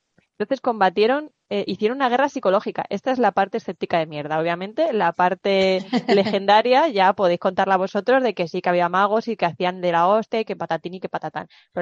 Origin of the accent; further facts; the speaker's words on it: Spain; nosotros, como españoles que somos